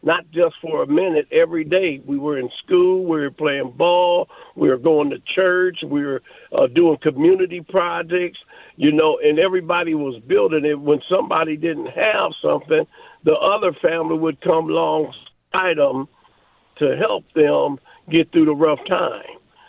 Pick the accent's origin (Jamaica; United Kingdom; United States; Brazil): United States; Minneapolis, Minnesota; growing up in North Minneapolis and not always being a pastor